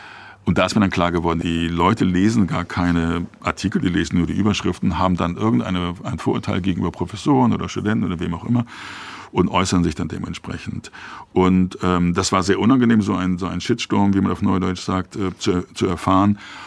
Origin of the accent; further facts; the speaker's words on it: Lübeck, Schleswig-Holstein, Germany; also born or lived in Mölln; Ich bin in Mölln geboren und dann in Lübeck aufgewachsen